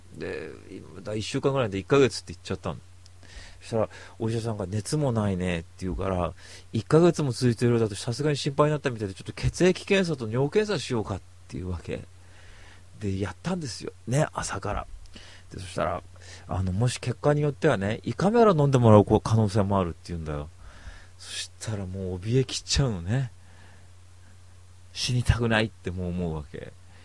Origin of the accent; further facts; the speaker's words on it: Misawa, Aomori, Japan; 多分僕の出身の三沢ですよね。で僕もそこでね、 … っていうとややこしいけど、あのまあ、米軍の子供なわけですよね。